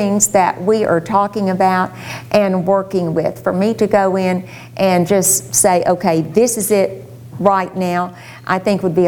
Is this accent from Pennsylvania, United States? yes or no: no; Houston, Texas, United States; In Houston, my hometown, I was born across the street from City Hall, and I love Houston.